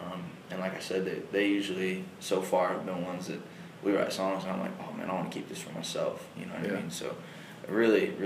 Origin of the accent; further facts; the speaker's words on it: Terre Haute, Indiana, United States; So I'm 17 years old. I'm from Terre Haute, Indiana.